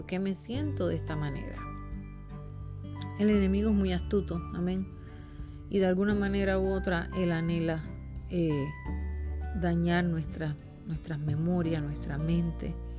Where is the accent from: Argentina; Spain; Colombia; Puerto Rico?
Puerto Rico; Soy puertorriqueña, así que si digo alguna palabra que para usted no es entendible, desde ya me disculpo